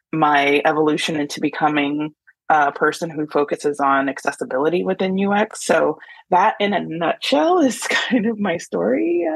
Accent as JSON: {"language": "English", "town": "Oxnard", "region": "California", "country": "United States", "tie": "born or raised there", "also_born_or_lived": "Inglewood, United States / Watts, United States", "said": "I was born in Inglewood, California, and raised in Watts when I was in my younger age. And then I grew up in Oxnard, California."}